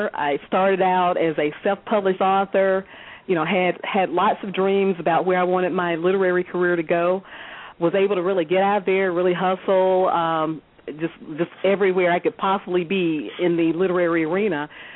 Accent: the South, United States; accent: southern; With my southern accent.

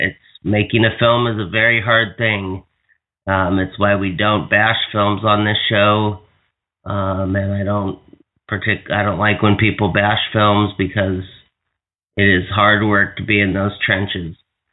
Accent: Hawaii, United States; It is suiting today that I'm from Hawaii and that I always start the show by saying aloha

